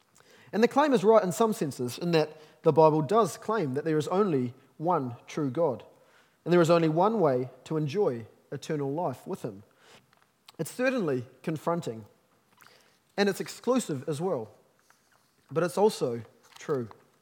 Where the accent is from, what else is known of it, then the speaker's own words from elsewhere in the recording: Auckland, New Zealand; I remember growing up in Auckland, lucky me